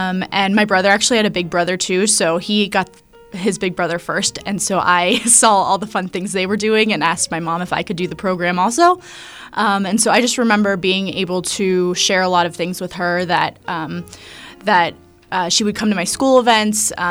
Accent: Cincinnati, Ohio, United States; now in Pittsburgh, United States; Originally, I'm from Cincinnati, and I've been living in Pittsburgh for 4 years now, working at Beth Shalom Early Learning Center in Squirrel Hill.

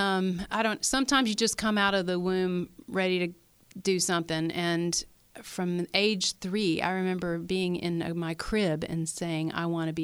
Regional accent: Tennessee, United States; I grew up in the Tennessee country with British parents

